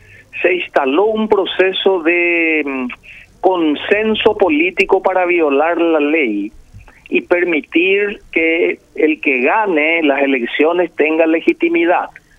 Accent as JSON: {"language": "Spanish", "country": "Paraguay", "said": "nos golpea a todos como paraguayos"}